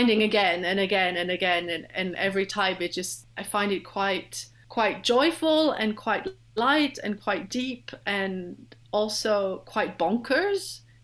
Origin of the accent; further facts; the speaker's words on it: France; English is a second language; because I'm French, I grew up in France